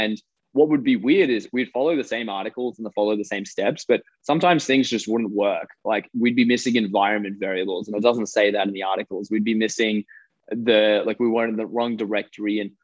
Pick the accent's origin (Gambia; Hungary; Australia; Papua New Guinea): Australia; moved away as an adult; now in United States; I'm 23. And so I grew up in Australia, went to college at Harvard